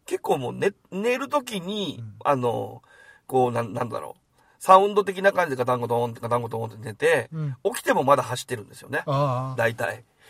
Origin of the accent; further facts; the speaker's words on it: Kurume, Fukuoka, Japan; 本来だったら僕、久留米ですから